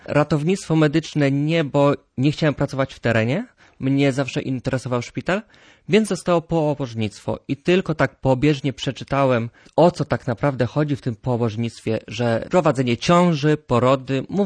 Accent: southern Poland, Poland; Zawsze chciałem mieszkać nad morzem, a że ja pochodzę z południa Polski

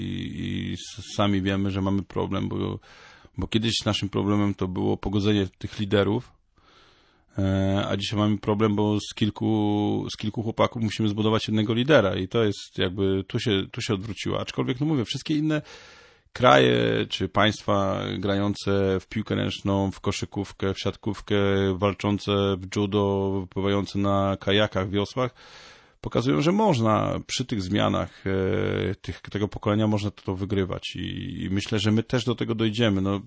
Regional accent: Polish coast, Poland; bo ja przyjechałem też jako chłopak z Wybrzeża

